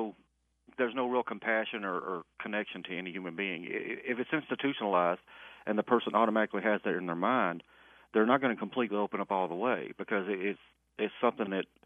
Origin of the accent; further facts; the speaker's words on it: Alabama, United States; moved away; Originally I'm from Alabama, and I come up here, and I lived in Oskaloosa for a while